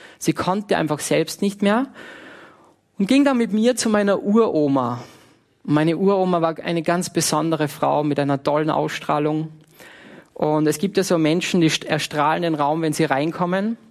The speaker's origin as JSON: {"language": "German", "region": "Salzburg", "country": "Austria", "said": "Ich bin mit fast 18 Jahren am Mönsberg gestanden, bei uns in Salzburg"}